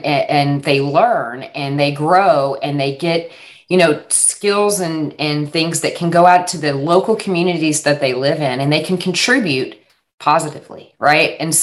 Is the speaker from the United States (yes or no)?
yes; Texas, United States; I did not know that. And I'm from Texas.